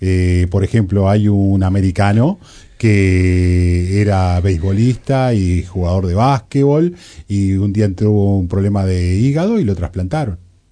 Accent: Uruguay; En estos momentos somos 6 uruguayos que nos estamos preparando.

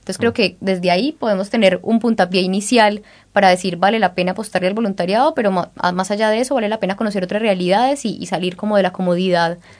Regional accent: Colombia; now in Uruguay; De Colombia.

